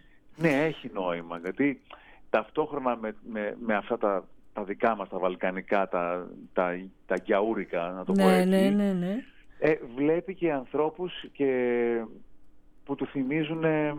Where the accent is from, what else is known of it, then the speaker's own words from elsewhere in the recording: Greece; έχουμε σαν Έλληνες